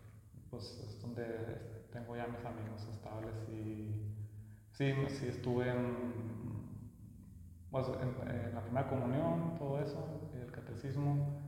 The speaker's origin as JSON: {"language": "Spanish", "region": "Chihuahua", "country": "Mexico", "tie": "born or raised there", "also_born_or_lived": "Juárez / Torreón", "said": "Yo nací aquí en Chihuahua, pero cuando yo nací, mis papás trabajaban en Juárez, y pues ahí estuvimos viviendo algunos años. Luego lo cambiaron a Torreón a mi papá, y luego ya me vine aquí a Chihuahua."}